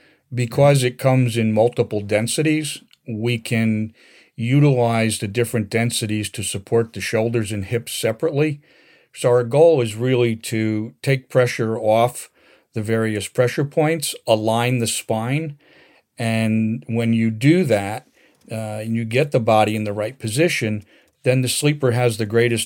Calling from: Newtown, Connecticut, United States; I'm calling from Newtown, Connecticut

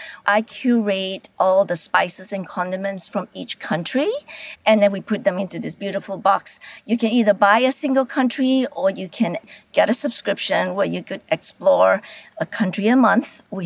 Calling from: New York City, New York, United States; I'm calling from New York City.

